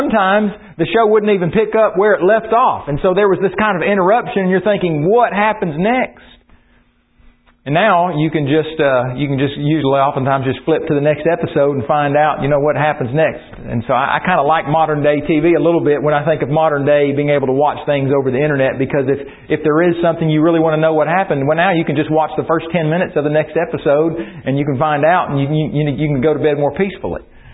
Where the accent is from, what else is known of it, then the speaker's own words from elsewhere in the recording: Oklahoma, United States; You know, I'm from Oklahoma. That ought to tell you a little something about how I was raised, probably.